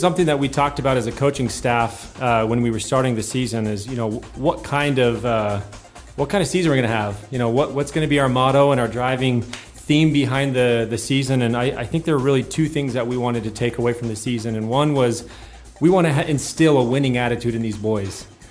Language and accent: English; Mesa, Arizona, United States; I actually was raised in Mesa, up in the valley, and went to Mountain View High School, and from local of Arizona